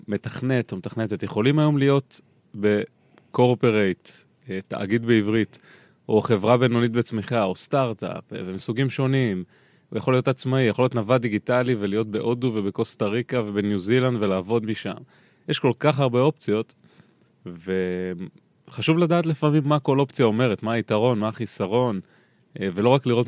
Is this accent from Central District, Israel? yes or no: yes; Rishon LeZion, Central District, Israel; born there; אז נולדתי בראשון לציון.